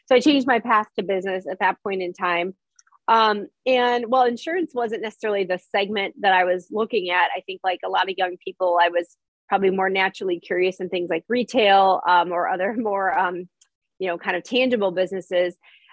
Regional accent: Minnesota, United States; also born or lived in Green Bay, United States; So I was born in Green Bay, but I consider myself to be, you know, for all purposes, a native Minnesotan. I love the Twin Cities, have lived here most of my life

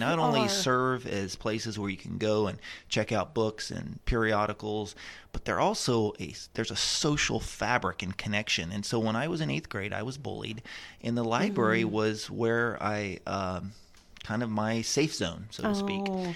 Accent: Puyallup, Washington, United States; born there; So I was born here in Puyallup, and then my dad went in the Army. And so we moved a lot.

